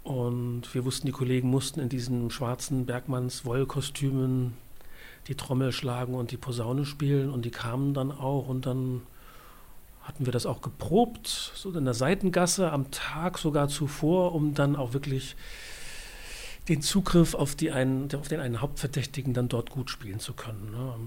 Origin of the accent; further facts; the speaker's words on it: East Germany, Germany; moved away as an adult; Also ich komme ja selbst auch aus der DDR. Mit 24 habe ich die DDR verlassen, noch als einer der letzten Ungarn, über Ungarn Geflüchteten.